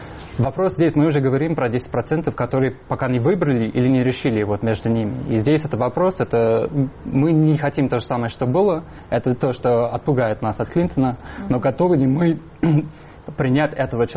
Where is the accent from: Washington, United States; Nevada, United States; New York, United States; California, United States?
New York, United States; Вот я сам из Нью-Йорка, например.